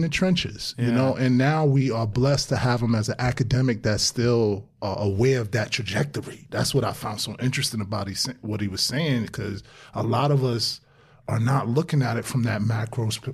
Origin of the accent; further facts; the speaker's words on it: Brownsville, New York, United States; even growing up in Brownsville, excuse me, I knew the BMW was like the best car.